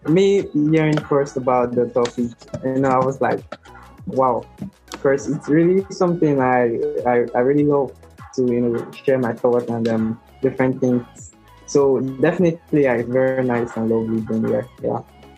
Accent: Nigeria; Yeah, I'm from Nigeria.

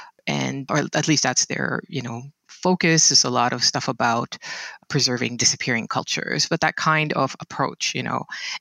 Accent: Philippines; Growing up in the Philippines, it's a very multicultural kind of place.

